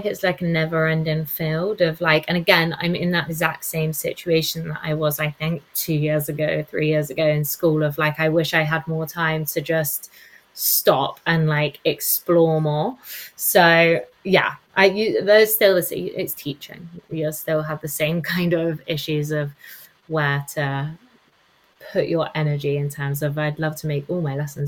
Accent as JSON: {"language": "English", "town": "Cambridge", "region": "East of England", "country": "United Kingdom", "tie": "born or raised there", "accent": "Essex", "said": "I grew up in Cambridge."}